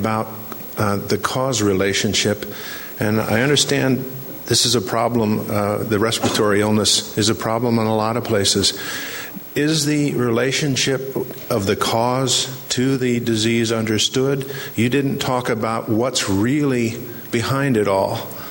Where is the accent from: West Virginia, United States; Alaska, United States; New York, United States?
Alaska, United States; Fairbanks; I'm from Fairbanks.